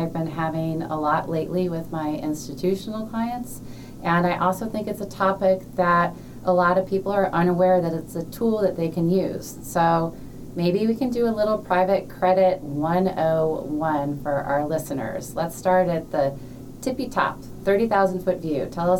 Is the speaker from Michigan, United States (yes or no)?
no; Georgia, United States; growing up in Georgia, I did think that maybe the alternatives department was getting very enthusiastic for the Georgia Bulldogs